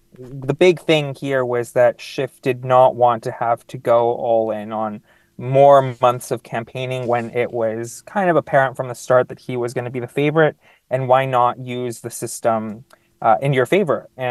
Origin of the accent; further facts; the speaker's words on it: California, United States; but the California, I'm a Californian, we call it a top two system